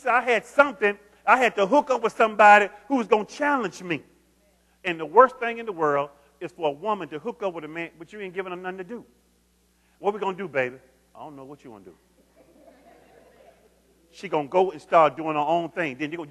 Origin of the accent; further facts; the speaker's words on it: Tennessee, United States; I'm from Tennessee. So ain't nothing wrong with the South. I grew up in the South.